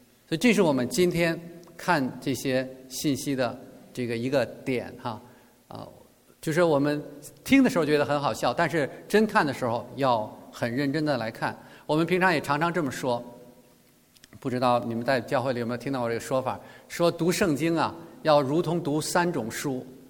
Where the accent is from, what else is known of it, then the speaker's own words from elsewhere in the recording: Beijing, China; 你看我是北京人哈，我们北京人小时候，我小的时候，那时候没有电子玩具，也没有什么智能手机，这些东西都没有